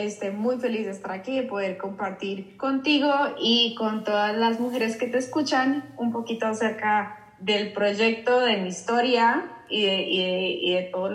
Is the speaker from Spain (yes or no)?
no; Colombia; yo soy colombiana y Sang es vietnamita, o sea, nosotras no somos mexicanas, pero nos conocimos en México y ya llevamos, Sang lleva ya casi 6-7 años viviendo en México y yo estuve viviendo